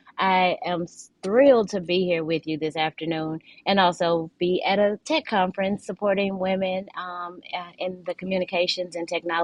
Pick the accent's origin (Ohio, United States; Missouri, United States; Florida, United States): Missouri, United States; St. Louis; I am born and raised in St. Louis. I grew up in Richmond Heights, and so if you're familiar with St. Louis communities, I grew up there. Pretty diverse community, I'd say.